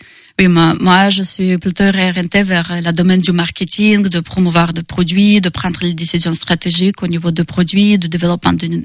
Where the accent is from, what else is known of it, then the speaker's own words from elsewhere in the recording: Russia; French is a second language; moved away as an adult; now in Angers, France; J'ai quitté la Russie en 2019 pour faire mon master en intelligence économique, stratégie compétitive à l'international.